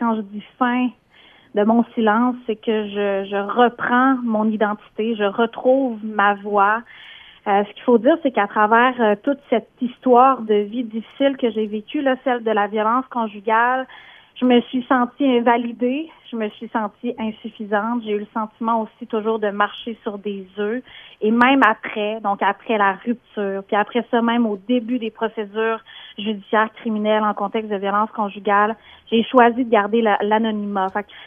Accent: Quebec City, Quebec, Canada; merci de m'accueillir à Weekend, à Québec, là d'où je viens.

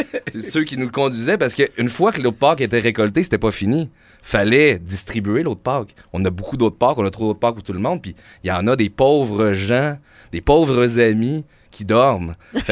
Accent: Quebec City, Quebec, Canada; Ben, du temps, moi, je viens de Québec

